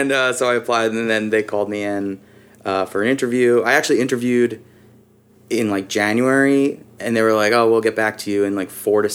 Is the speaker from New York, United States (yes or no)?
yes; New York, United States; moved away as an adult; now in California, United States; I lived in California. What happened was, my story is like, I'm from New York. After I graduated undergrad in 2006, I moved out here just for whatever